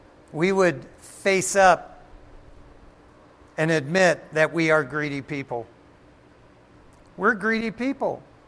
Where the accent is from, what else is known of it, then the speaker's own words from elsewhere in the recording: Detroit, Michigan, United States; Growing up in Detroit, Michigan, and drag racing cars and stuff Friday and Saturday nights, Detroit Dragway, I got a 46 Willys.